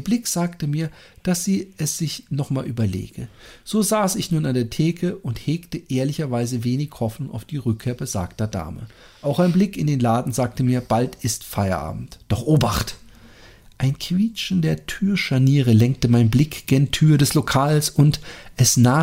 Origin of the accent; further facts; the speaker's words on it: Cologne, North Rhine-Westphalia, Germany; Ich war Single und fast jedes Wochenende in meiner Heimatstadt Köln auf Achse.